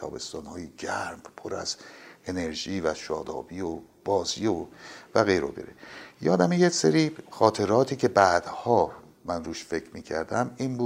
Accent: Tehran, Tehran Province, Iran; born there; من در 20 اسفند 1333 در تهران متولد شدم و محل زادگاه منم خیابان خواجه نصیر طوسی بود در که امتداد خیابان طالاقانی امروز یا تخت جمشید سابق بود.

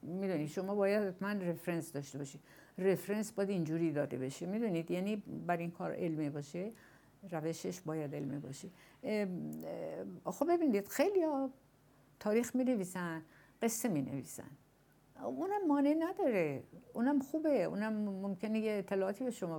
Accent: Iran; من همیشه میگم من نمیتونم، من ایرانیم، من زنم، من این سن دارم

